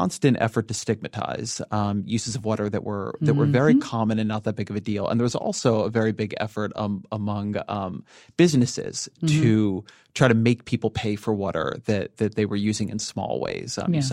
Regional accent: California, United States; which is I'm Californian, and we have gone through in recent years some terrible droughts.

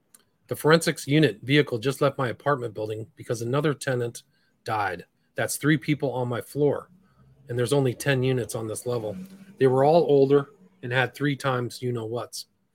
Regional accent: Denmark; I'm from Denmark.

